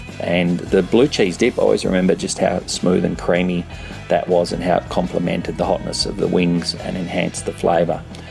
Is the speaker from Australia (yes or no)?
yes; Perth, Western Australia, Australia; moved away as an adult; about 4,000 kilometres or 2,500 miles away from where I grew up in Perth. At age 20, in 1990, I set off from Perth for a working holiday in the United Kingdom.